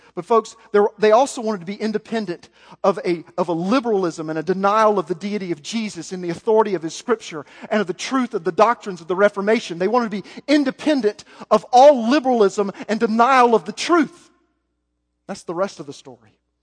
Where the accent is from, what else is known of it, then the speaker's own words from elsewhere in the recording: Little Rock, Arkansas, United States; born there; as a child of the South, folks, I was born in Little Rock, Arkansas.